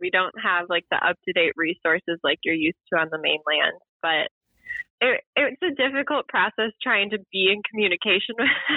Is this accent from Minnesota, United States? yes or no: yes; Minnesota, United States; accent: Minnesota; My Minnesota accent definitely comes out